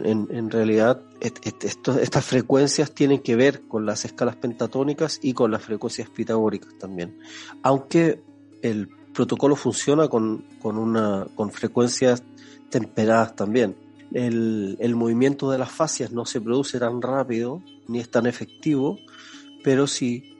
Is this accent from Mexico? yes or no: no; Chile; born there; Así empecé a viajar muy joven. Yo nací en Chile y empecé a viajar por Latinoamérica, pues especialmente Argentina, Brasil, Perú, Bolivia